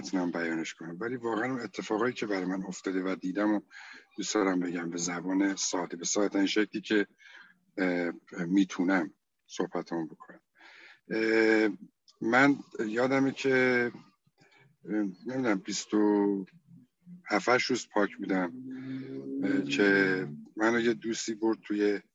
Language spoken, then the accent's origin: Persian; Karaj, Alborz, Iran; نماینده های گروه ها اومدن اونجا، از شهر ما کرج اومدن، از تهران اومدن